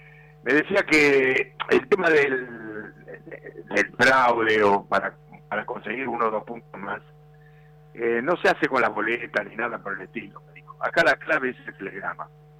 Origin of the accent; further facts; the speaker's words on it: Buenos Aires, Argentina; nací acá, ¿no? Nací en San Telmo, así que te imaginas, en una casona de San Telmo, nací hace como 200.000 años, así que te imaginas que hasta que me casé viví en ese barrio. Bien, bien, tradicional.